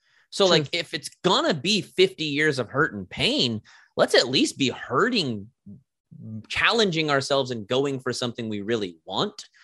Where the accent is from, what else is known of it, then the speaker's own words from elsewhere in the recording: Oklahoma, United States; I'm from Oklahoma. So I had 3 kids at the age of 30.